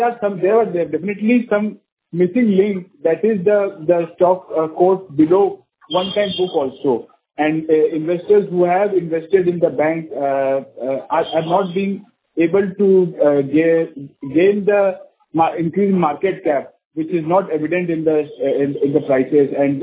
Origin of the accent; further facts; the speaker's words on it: West Bengal, India; I'm from West Bengal.